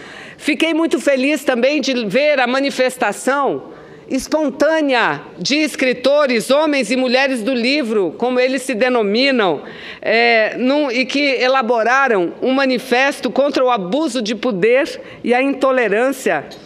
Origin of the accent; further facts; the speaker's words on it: Amazonas, Brazil; Milton Ratum, um belo escritor da minha terra, do estado do Amazonas.